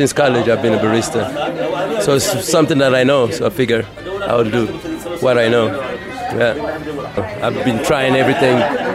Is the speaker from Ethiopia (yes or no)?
yes; Addis Ababa, Ethiopia; English is a second language; moved away as an adult; also born or lived in United States; From Addis, but I was in the state for 28 years and moved a year ago.